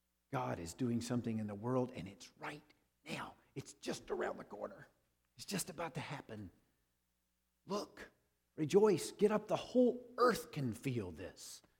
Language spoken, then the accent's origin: English; the South, United States; But since I'm from the South, we'll go with a priori, right?